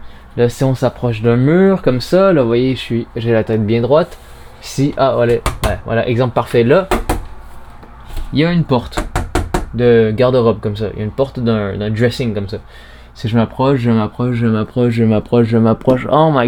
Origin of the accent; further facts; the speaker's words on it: Canada; à peu près 240 et quelques par chez nous au Canada.